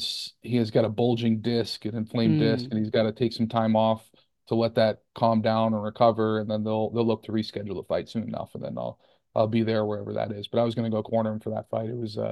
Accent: New York, United States; now in Philadelphia, United States; I'm from New York originally, but then I went to college in Philadelphia.

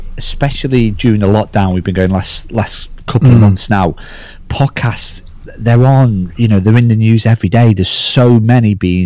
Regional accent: Stoke-on-Trent, West Midlands, United Kingdom; now in Liverpool, United Kingdom; I live in Liverpool now, but I was born in Stoke, 1980, lived in Upper Teen, where my mum and dad still reside now

